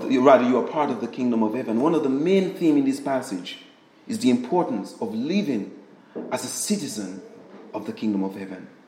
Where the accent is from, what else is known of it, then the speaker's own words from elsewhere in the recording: Dominica; born there; I've been naturalized. I was born in Dominica, which means I'm a Dominican.